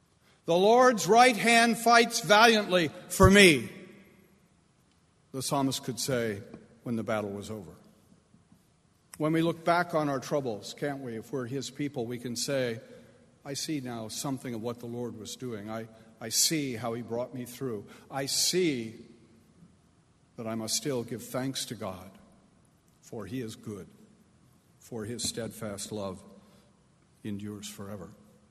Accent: United Kingdom; And that may be just part of the fate of being British, some of us.

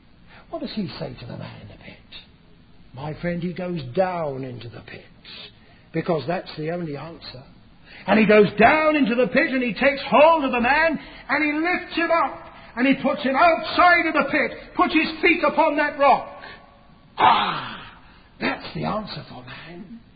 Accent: United Kingdom; I come from Britain

